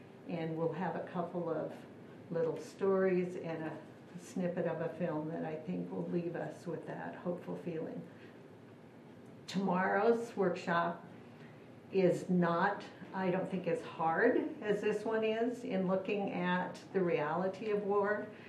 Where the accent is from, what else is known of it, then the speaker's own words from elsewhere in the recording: Dayton, Oregon, United States; from Dayton, Oregon.